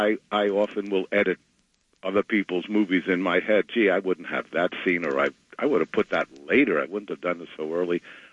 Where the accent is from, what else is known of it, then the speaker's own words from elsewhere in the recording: France; also born or lived in Italy; But I'll probably start with growing up in France and Italy and the differences in the culture